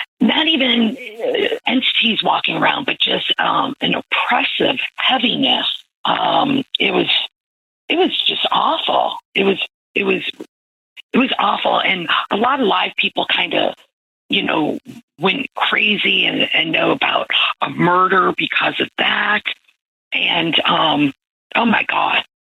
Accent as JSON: {"language": "English", "region": "Midwest", "country": "United States", "said": "Which was weird for me because I'm from the Midwest"}